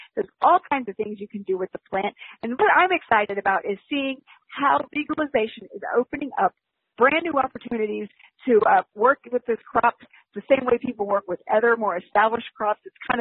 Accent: the South, United States; Texas is fascinating. I'm a Southerner.

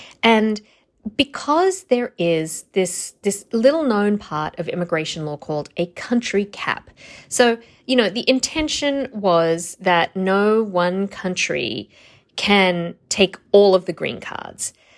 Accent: India; also born or lived in Australia; now in United States; I'm Indian. I was born in India. My parents immigrated to Australia, and that is my citizenship when I came to the United States.

